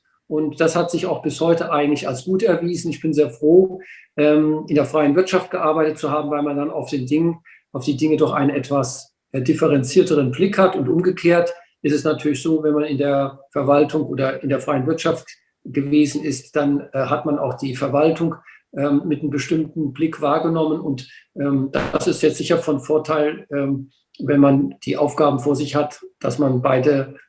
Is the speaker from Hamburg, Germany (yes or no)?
no; Bad Kreuznach, Rhineland-Palatinate, Germany; also born or lived in Simmern; Also ich bin gebürtig aus Simmern in Hunsrück. Meine Eltern haben derzeit schon in Bad Kreuznach gewohnt und dann habe ich meine Kindheit auch in Bad Kreuznach verbracht. Aber die Verbindung ins Ruhrgebiet ist natürlich richtig, weil mein Vater bzw. meine Großeltern väterlicherseits aus dem Ruhrgebiet